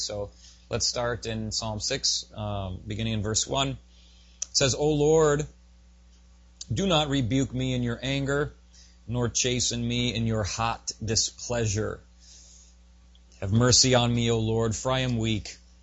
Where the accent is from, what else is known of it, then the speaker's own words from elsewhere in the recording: Pepin, Wisconsin, United States; I grew up in the Pepin, Wisconsin area, Lake Pepin. It's on the Mississippi River.